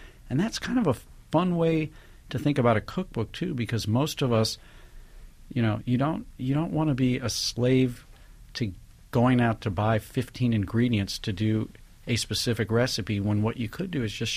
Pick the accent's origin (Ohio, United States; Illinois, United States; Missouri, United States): Missouri, United States; St. Louis; Then I made them my grandmother's recipe for barbecued ribs, which I grew up on in St. Louis.